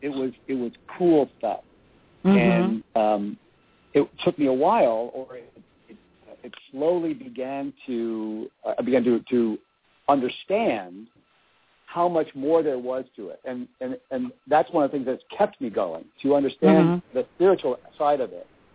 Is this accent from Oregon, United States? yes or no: yes; Portland, Oregon, United States; I used to, you know, I'm from Portland originally. That's where Kim came to take my classes